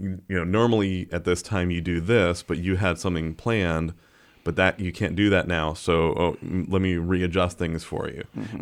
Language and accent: English; Jacksonville, Florida, United States; because we're from Jacksonville